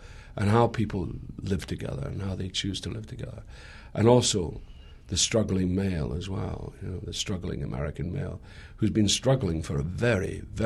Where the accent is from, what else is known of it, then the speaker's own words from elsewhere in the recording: Scotland, United Kingdom; My grandfather founded the Irish Harp, which was a famous amateur football team in my hometown of Scotland.